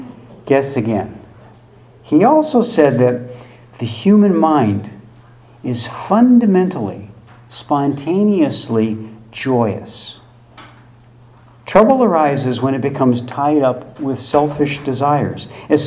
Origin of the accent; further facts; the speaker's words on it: Illinois, United States; When I was growing up in Illinois, children would start learning one of two foreign languages in sixth grade.